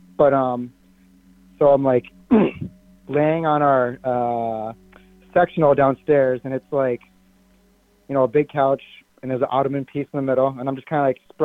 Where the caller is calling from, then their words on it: Plymouth, Minnesota, United States; Plymouth, Minnesota.